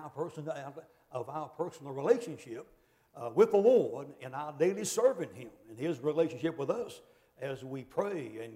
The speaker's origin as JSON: {"language": "English", "region": "North Carolina", "country": "United States", "said": "we're from North Carolina."}